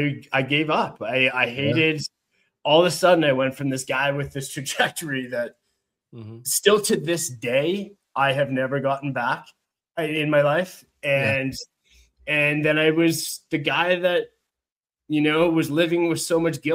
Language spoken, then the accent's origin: English; Calgary, Alberta, Canada; which I'm from Calgary, Alberta, Canada.